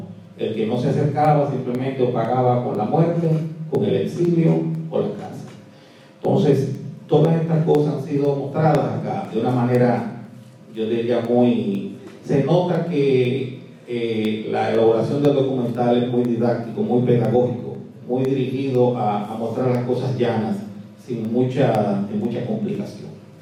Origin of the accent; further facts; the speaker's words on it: Dominican Republic; le extiendo mis felicitaciones como dominicano por haberse involucrado en el proyecto